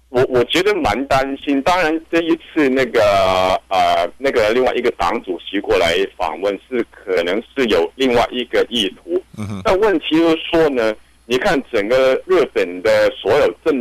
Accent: China; 他们对我们中国人的伤害其实太大

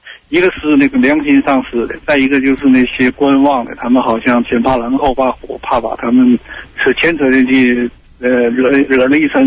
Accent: China; 这我们中国人好像这些人都没有那么多的惧怕

